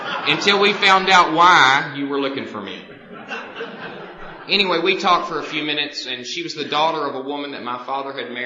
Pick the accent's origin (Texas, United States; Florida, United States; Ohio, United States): Texas, United States; Dallas; If you can't tell from the way that I talk, I was born and raised in Dallas, Texas. I was born and raised in a little area of Dallas called Lakewood.